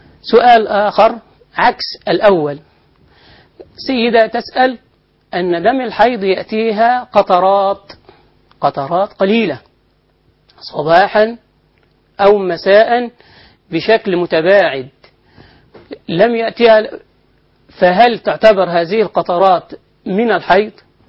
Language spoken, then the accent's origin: Arabic; Egypt; يعني مثل عندنا في مصر مثلا البلح الأسود هذا رطب